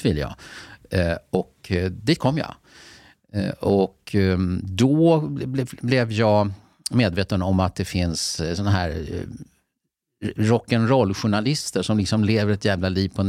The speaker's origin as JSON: {"language": "Swedish", "region": "Mälardalen", "country": "Sweden", "said": "jag kom ju redan från Mälardalen"}